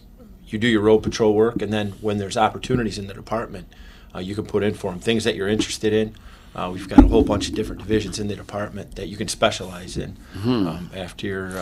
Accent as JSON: {"language": "English", "town": "Dearborn Heights", "region": "Michigan", "country": "United States", "tie": "born or raised there", "said": "Yeah, I was born in Dearborn Heights, Michigan. My mom and dad still live there. Went to high school at Divine Child in Dearborn. Went to college in Kalamazoo."}